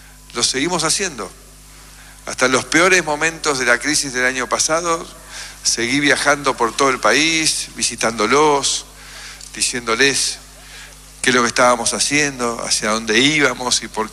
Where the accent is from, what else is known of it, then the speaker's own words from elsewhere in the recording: Argentina; Yo estoy muy orgulloso como argentino